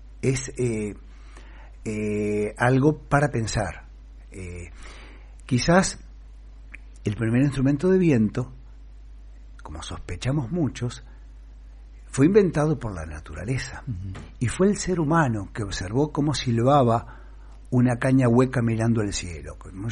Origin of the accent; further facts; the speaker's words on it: Colonia, Uruguay; Yo vivía en el interior del Uruguay, yo nací cerca de Colonia del Sacramento